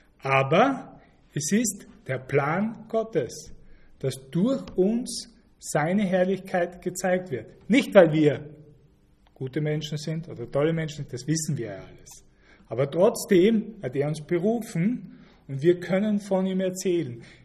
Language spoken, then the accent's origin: German; Liezen, Styria, Austria; zum Bezirksgericht Liezen, dort in Österreich, wo ich herkomme.